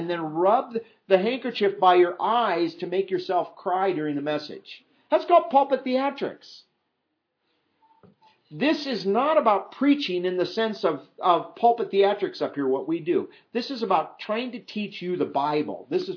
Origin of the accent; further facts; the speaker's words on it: Iowa, United States; And see, I didn't have this problem growing up in Iowa, because out there the soil is so heavy and so thick